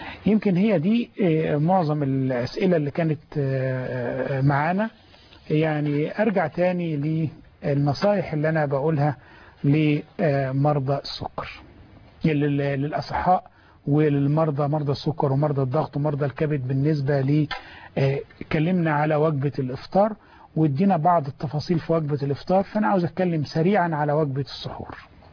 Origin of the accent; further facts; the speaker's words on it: Egypt; زي ما احنا بنعمل عندنا في مصر هنا